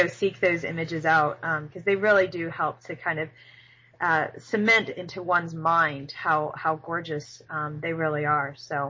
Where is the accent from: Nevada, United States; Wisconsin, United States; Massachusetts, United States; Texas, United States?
Texas, United States; also born or lived in Montana; now in New York, United States; I'm originally from Texas, and then I lived in Montana, and I moved to the Great Lakes region, upstate New York.